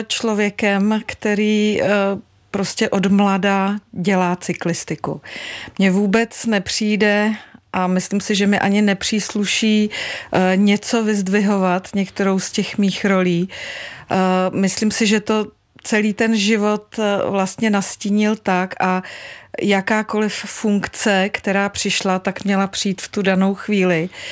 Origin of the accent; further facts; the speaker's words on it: Rumburk, Ústí nad Labem Region, Czechia; v té je Rumburg, odkud pocházím z Rumburku